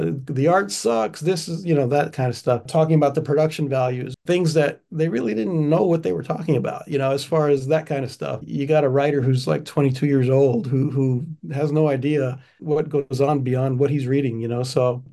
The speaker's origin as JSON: {"language": "English", "region": "Texas", "country": "United States", "tie": "born or raised there", "said": "to go to school in more of a suburban neighborhood like where I grew up in Texas."}